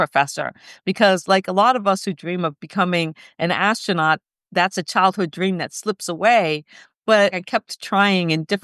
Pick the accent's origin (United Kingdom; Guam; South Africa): Guam; born there; I was born on Guam because my dad worked at a NASA tracking station during the Apollo missions.